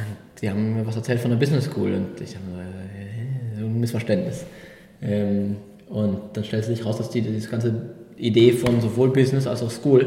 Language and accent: German; Germany; now in Spain; Ich bin südlich von Köln am Rand vom Westerwald aufgewachsen. Ich bin Österreicher, was meine Nationalität angeht, habe aber in Österreich nie gelebt, was man an meinem Akzent hört. Mit Familie von ein bisschen überall